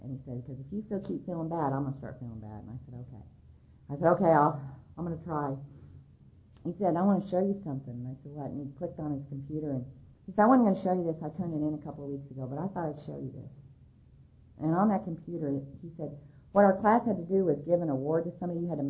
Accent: California, United States; I'm an illegitimate child. I'm from California.

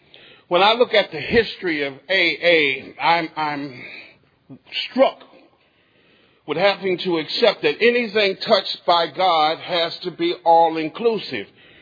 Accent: Washington, District of Columbia, United States; Good morning. … I'm an alcoholic. I'm from Washington, D.C.

